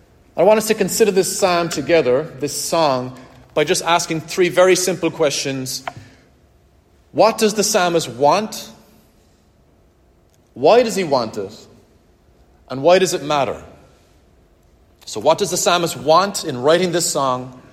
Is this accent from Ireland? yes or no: yes; Ireland; When I, as an Irishman